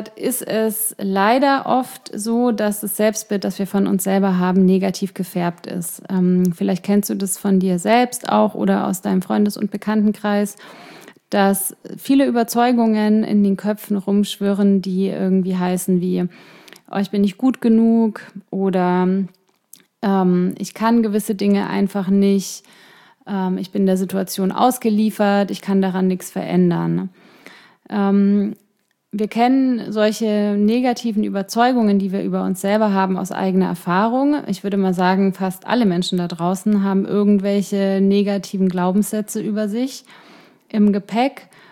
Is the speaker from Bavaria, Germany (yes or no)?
yes; Ingolstadt, Bavaria, Germany; Ja, das ist so wie München und Ingolstadt, da meine Heimat.